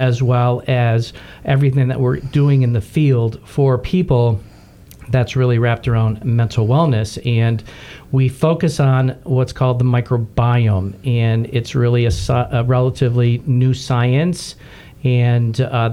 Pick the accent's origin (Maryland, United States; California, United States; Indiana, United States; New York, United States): New York, United States; I am from Western New York, outside of Buffalo, and I am the first of five boys.